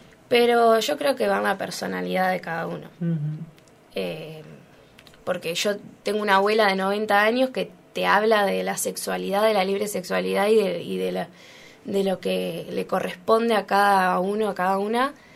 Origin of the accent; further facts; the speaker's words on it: Tres Algarrobos, Buenos Aires Province, Argentina; Tres Algarrobos, provincia de Buenos Aires.